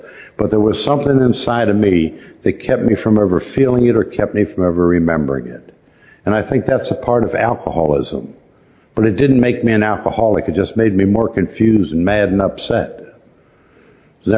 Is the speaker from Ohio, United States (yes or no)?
yes; Ohio, United States; born there; I was born in the Midwest, a suburb of Cleveland, Ohio.